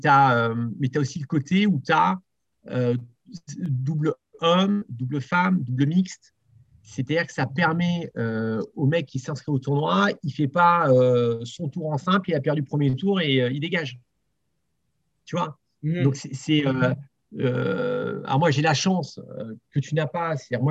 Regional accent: Provence-Alpes-Côte d'Azur, France; Moi, je suis issu du Var, donc tu vois, c'est un truc tout bête, mais dans le Var, quand tu as un tournoi open, tu as soirée tous les soirs

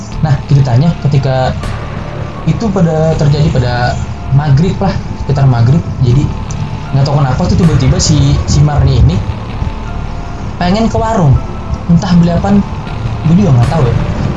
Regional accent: Pondok Pucung, Banten, Indonesia; Kampung gua itu namanya Pondok Pucung.

